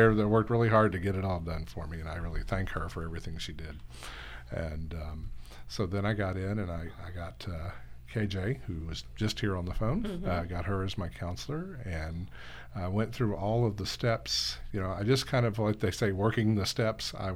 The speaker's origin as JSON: {"language": "English", "town": "Houston", "region": "Texas", "country": "United States", "said": "I'm originally from Houston and I know Lighthouse in Houston."}